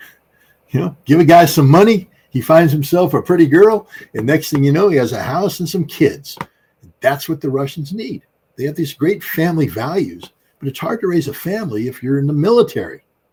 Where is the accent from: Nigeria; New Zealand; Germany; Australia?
Germany; now in United States; I lived in Europe. I grew up in Europe. I grew up in Germany.